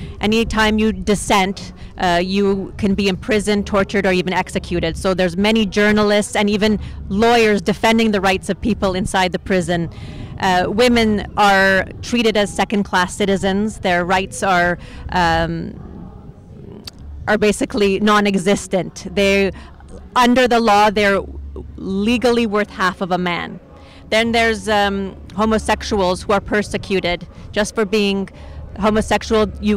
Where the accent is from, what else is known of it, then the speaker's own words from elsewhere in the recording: Canada; also born or lived in Iran; I was born in Iran. We fled when I was one because of the revolution that happened in 1979. My father was imprisoned and tortured by the Revolutionary Guards. So that's why we came to Canada.